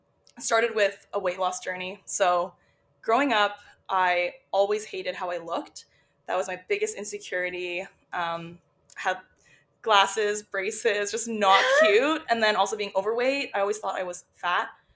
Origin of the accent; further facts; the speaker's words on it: Toronto, Ontario, Canada; So I'm from Toronto, was born and raised just outside the city. Been living downtown now for about 3.5 years almost.